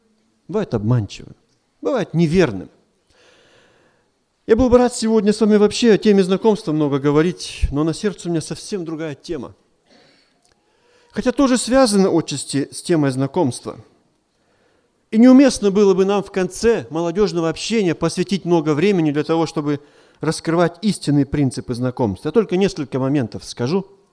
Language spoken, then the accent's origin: Russian; Slavgorod, Altai Krai, Russia; Приехал я из Сибири. Город Славгород там такой есть небольшой.